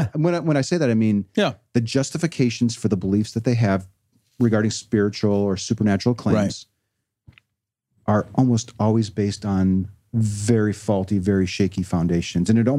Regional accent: Chicago, Illinois, United States; I was raised here in Chicago.

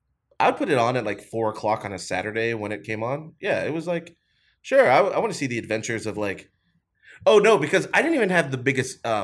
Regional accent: United States; Because I'm an American.

